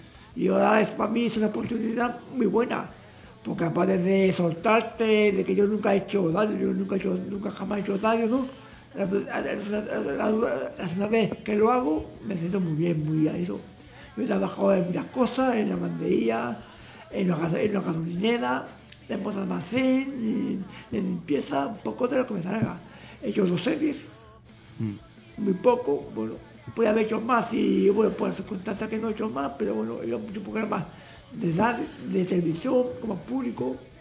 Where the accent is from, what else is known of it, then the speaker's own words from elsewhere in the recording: Madrid, Community of Madrid, Spain; now in Porto, Portugal; Soy de Madrid, de Camanché, vivo en Ujel, pero vivo en Oporto, un piso propio, con mi hipoteca como todo el mundo.